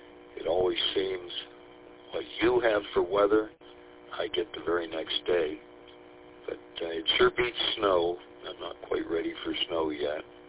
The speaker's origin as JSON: {"language": "English", "town": "Lapeer", "region": "Michigan", "country": "United States", "tie": "born or raised there", "lives_now": "Clearfield, United States", "said": "I was raised in Lapeer, Michigan. My parents still live there. Where I'm at now, it's quite mountainous."}